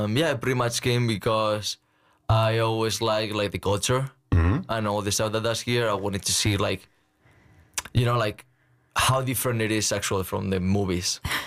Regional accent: Navalcarnero, Community of Madrid, Spain; So I'm from a small town on the south of Madrid. Not really far away, like an hour.

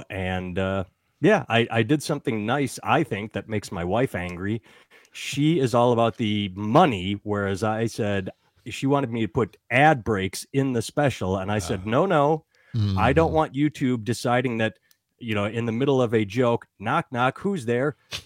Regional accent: Madison, Wisconsin, United States; born there; now in Iowa City, United States; I was born in Madison. I now live in Iowa City. It's like a mini Madison, same sort of college vibe, but smaller.

